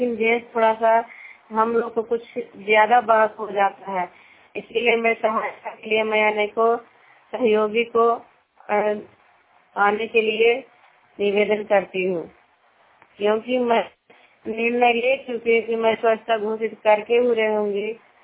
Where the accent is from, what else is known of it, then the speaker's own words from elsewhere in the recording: Ghanta, Bihar, India; मैं घंटा गाँव से हूँ, बसनियावा पंचायत और अनाथ प्रखंड और जिला नालंदा का निवासी हूँ